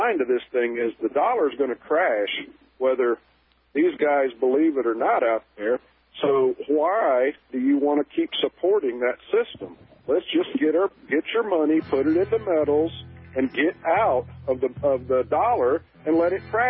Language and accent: English; United States; it's about time that these Americans, and I'm American too, get the idea.